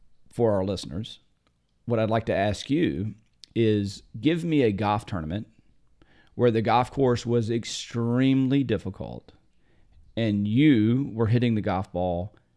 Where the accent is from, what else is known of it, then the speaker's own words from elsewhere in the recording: Indiana, United States; I grew up in Indiana.